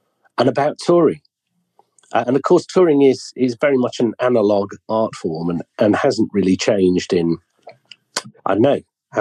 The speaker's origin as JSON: {"language": "English", "town": "Sheffield", "region": "Yorkshire and the Humber", "country": "United Kingdom", "said": "But as you know, I'm from Sheffield. My dad worked in the steelworks."}